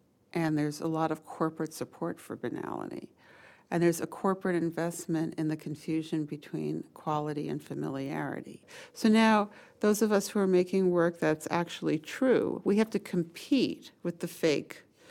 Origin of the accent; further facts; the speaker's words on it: New York City, New York, United States; One of the things that I've learned about life by being a New Yorker is that people have contradictions and people make mistakes and there's nuances in behavior. You know, if you grow up in an apartment building, you hear people fucking, you hear people crying